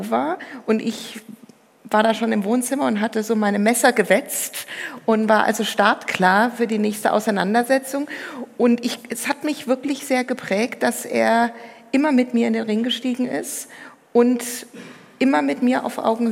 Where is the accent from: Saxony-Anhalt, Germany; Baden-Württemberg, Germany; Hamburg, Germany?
Baden-Württemberg, Germany; now in Mannheim, Germany; Ich wohne ja jetzt in Mannheim, deswegen weiß ich gar nicht, ob ich mich noch so als richtige Schwäbin fühle.